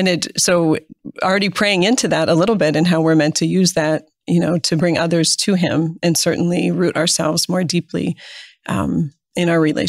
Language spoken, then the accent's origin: English; Erie, Pennsylvania, United States; born there; And I was born in Erie, Pennsylvania. I'm 11th out of 12 children.